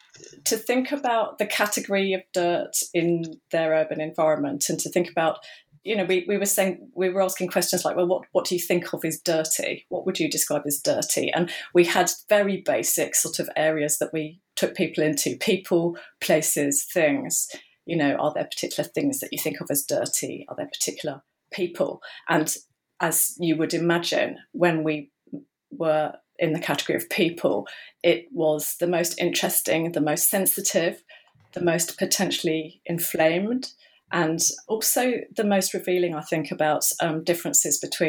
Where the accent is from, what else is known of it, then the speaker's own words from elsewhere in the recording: England, United Kingdom; I suppose what I'll just say immediately is that, as you can tell, I'm English